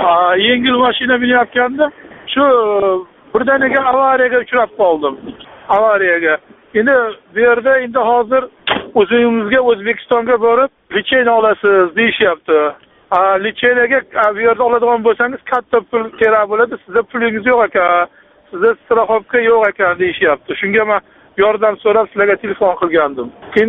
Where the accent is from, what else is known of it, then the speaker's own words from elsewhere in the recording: Namangan, Namangan Region, Uzbekistan; now in Saint Petersburg, Russia; Men o'zim aslida Namangandanman. Namanganning o'zidan, sentridan. Men bu yerga Leningradga kelib